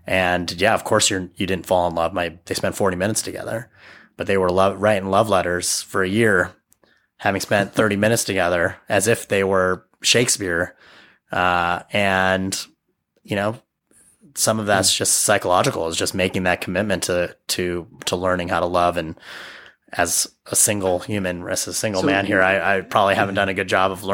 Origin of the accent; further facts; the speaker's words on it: Wisconsin, United States; growing up in Wisconsin was challenging.